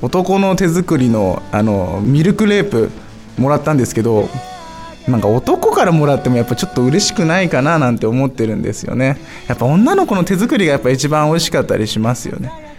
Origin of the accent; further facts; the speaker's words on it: Fukushima, Japan; 僕は福島県出身のシンガーソングライターの … 。高校3年生の頃からね活動していまして、今は20歳なんで